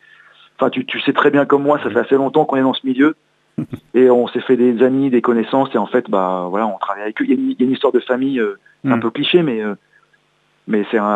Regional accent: Los Angeles, California, United States; parce que moi j'ai grandi à Los Angeles

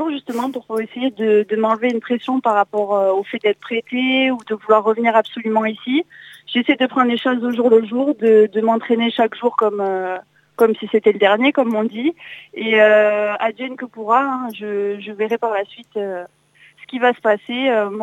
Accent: Nouvelle-Aquitaine, France; elles sont super contentes d'avoir deux landaises dans l'équipe, les dirigeants aussi, ils adorent notre accent.

